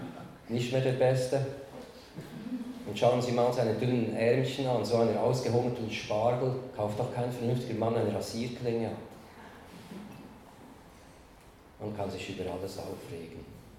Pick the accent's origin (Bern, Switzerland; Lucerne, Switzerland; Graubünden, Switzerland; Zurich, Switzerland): Bern, Switzerland; In Bern, da wo ich herkomme, habe ich mich lange über das neue Müllreglement aufgeregt.